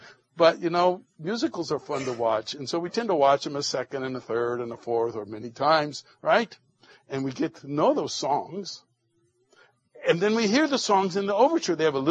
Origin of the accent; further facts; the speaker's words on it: California, United States; You all know that I'm from Southern California.